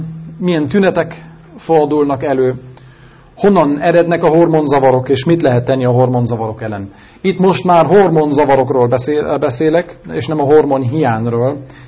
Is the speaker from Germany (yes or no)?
yes; Germany; Hungarian is a second language; Tehát én tulajdonképpen német vagyok, tehát echte német. 12 éve küzdök a magyar nyelvvel, és még a mai napig is vannak küzdelmeim